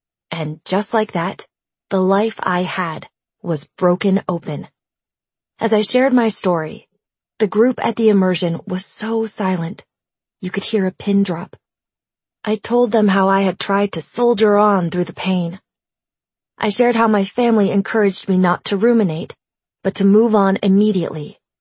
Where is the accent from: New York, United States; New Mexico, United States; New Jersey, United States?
New York, United States; New York City; also born or lived in San Diego; "Hi, guys. … I'm from New York City, by way of San Diego," I started.